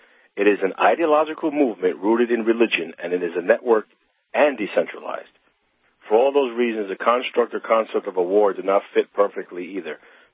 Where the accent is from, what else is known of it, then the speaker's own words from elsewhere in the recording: New York, United States; My home state of New York is in deep trouble.